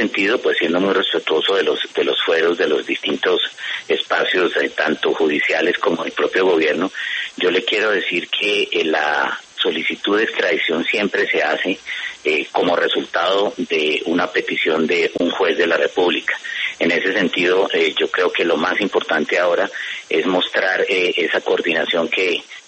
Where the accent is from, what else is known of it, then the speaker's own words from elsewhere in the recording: Colombia; Las razones jurídicas que nosotros como colombianos podemos esgrimir son más que suficientes